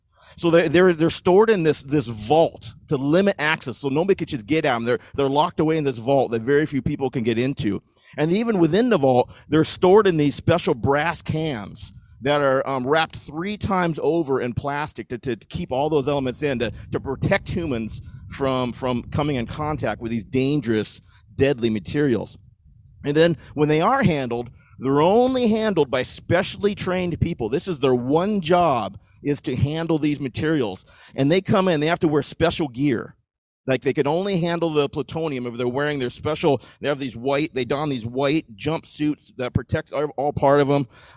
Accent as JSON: {"language": "English", "region": "Washington", "country": "United States", "said": "The Hanford Nuclear Reactor, power reactor, is located in my home state of Washington."}